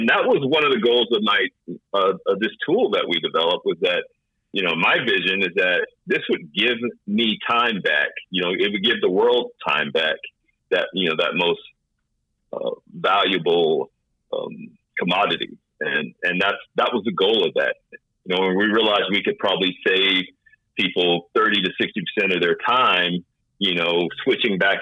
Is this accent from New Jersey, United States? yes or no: no; Chicago, Illinois, United States; I'm from Chicago, so lots of people, lots of problems to solve.